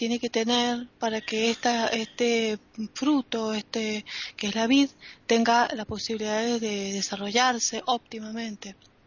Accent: Mendoza, Argentina; Y como mendocina, se dice que es la capital internacional del vino, Mendoza.

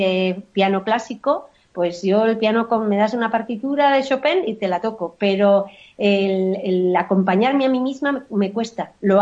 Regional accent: Sabiñánigo, Aragon, Spain; Pues también en mi pueblo, en Sabiñánigo, en el Pirineo Aragonés. cuando era pequeña.

